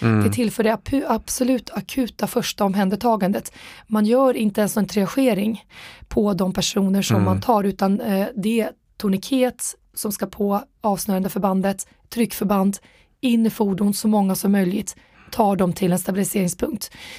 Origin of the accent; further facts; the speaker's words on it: Sweden; born there; Så att jag är född i Sverige och så, men...